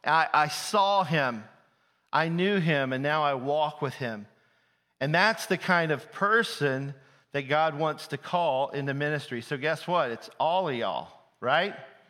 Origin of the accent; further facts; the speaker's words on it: Alabama, United States; Now, I grew up in Alabama.